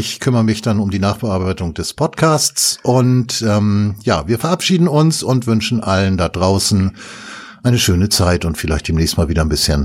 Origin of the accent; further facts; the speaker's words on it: Hamburg, Germany; Ich bin Hamburger Jung, ne? In Hamburg-Altona aufgewachsen, geboren, also in der umgekehrten Reihenfolge